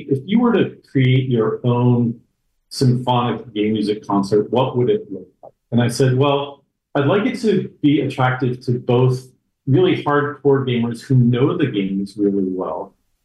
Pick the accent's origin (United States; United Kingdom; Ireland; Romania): United States; New York; But I wanted to live in New York. I'm a New Yorker and didn't really want to live so much in LA. I really felt like home in New York.